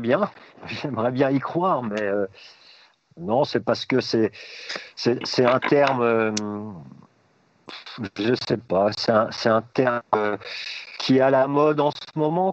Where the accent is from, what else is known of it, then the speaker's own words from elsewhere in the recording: Centre-Val de Loire, France; comme là, chez nous, dans la Beauce, où on ne trouve que des céréales, qu'il n'y a plus un arbre